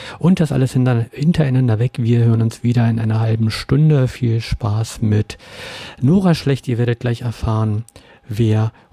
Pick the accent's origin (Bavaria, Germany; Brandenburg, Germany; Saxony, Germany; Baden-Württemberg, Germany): Brandenburg, Germany; Brandenburg an der Havel; zum anderen um meine Heimatstadt Brandenburg an der Havel